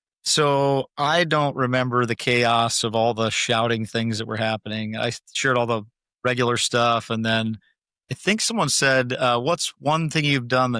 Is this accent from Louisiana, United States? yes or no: no; Lincoln, Nebraska, United States; I grew up in Lincoln.